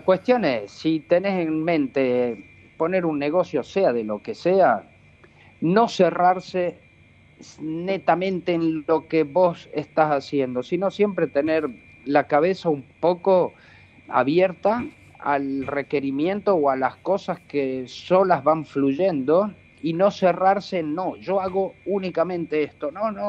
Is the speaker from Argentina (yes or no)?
yes; Tucumán, Argentina; moved away; Fui hace casi un año y eso me cargó tanto las pilas, ver a mi gente, a mi familia, a mis amistades, mi tierra, los olores, las comidas